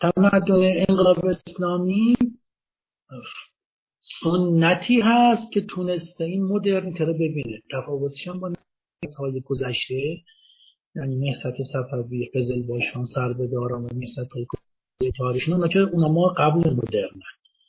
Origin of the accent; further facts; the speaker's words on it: Iran; نوع چهار هم که ما ایرانی هستیم